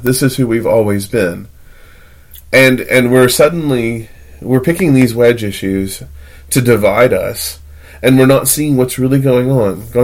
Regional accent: Tennessee, United States; In my hometown in Tennessee, we had Spirit Week for homecoming.

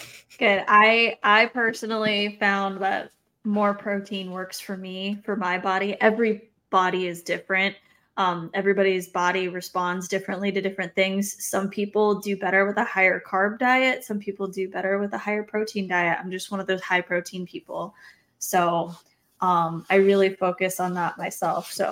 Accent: Arizona, United States; moved away; I'm from Arizona originally, but I didn't start riding until after I left.

